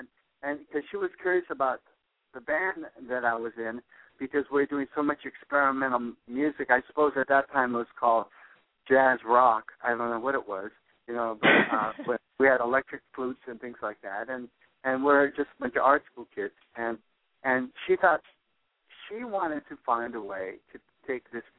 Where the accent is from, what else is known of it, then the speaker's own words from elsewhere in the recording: Los Angeles, California, United States; And then I was living in East L.A. I was born and raised in East L.A., which is the largest Hispanic community outside of Mexico City.